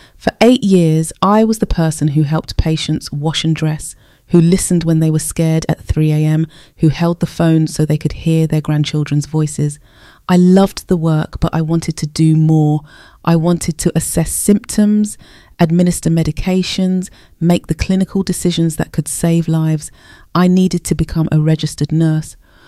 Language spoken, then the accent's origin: English; Peterborough, East of England, United Kingdom; I grew up on the Alton Goldhay estate watching my gran fight for every breath in her final months on Cavell Ward at Peterborough City Hospital.